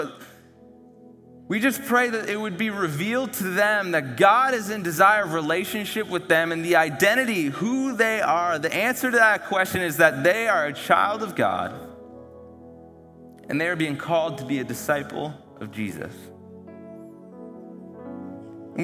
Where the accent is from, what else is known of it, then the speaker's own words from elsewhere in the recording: Moncton, New Brunswick, Canada; I grew up in Moncton. I'm from Canada. I'm from the Maritimes. That's a culture that I grew up in. That's the identity that I have.